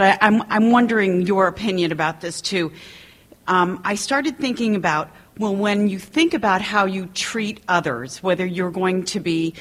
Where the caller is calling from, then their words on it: Palo Alto, California, United States; I'm from Palo Alto, California.